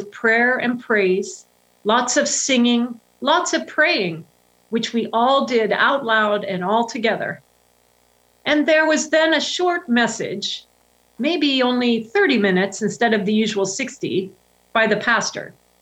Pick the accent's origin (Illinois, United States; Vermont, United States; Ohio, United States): Ohio, United States; I grew up in Ohio in the United Methodist Church, and we always had a big Christmas Eve service every year.